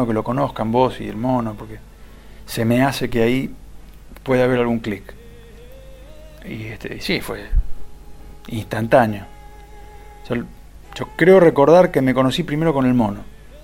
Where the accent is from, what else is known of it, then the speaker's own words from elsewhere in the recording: Buenos Aires, Argentina; Y el Mono es de Villa Pueyrredón, yo soy de Liniers.